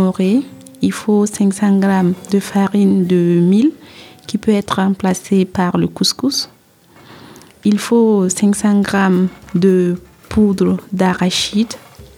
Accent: Burkina Faso; Je viens du Burkina Faso.

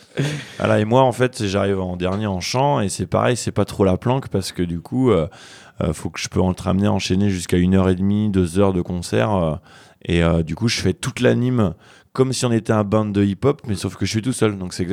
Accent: Paris, Île-de-France, France; moi je suis de Paris ici, on habite tous dans la campagne, tout ça. Moi j'habite dans une yourte

